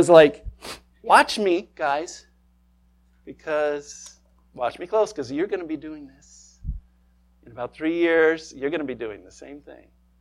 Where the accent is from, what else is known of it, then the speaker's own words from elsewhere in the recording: Marshalltown, Iowa, United States; I'm from Marshalltown, Iowa. You don't get any more redneck than that.